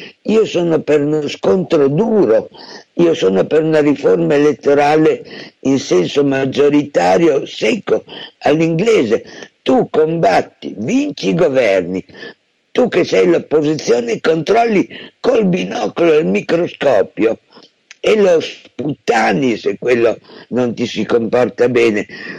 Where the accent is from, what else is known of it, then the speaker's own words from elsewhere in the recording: Bologna, Emilia-Romagna, Italy; vengo da Bologna, quindi li ho visti in ogni loro performance politica